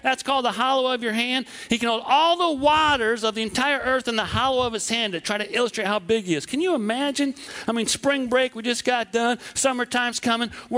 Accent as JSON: {"language": "English", "region": "Wisconsin", "country": "United States", "tie": "born or raised there", "said": "And we're in Iowa. I grew up in southwest Wisconsin, about 2 hours from here. I'm not really from the South."}